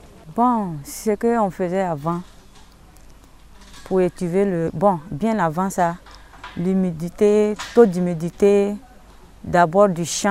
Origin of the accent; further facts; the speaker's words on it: Gagnoa, Gôh-Djiboua, Côte d’Ivoire; Bon, je viens de Gagnoua.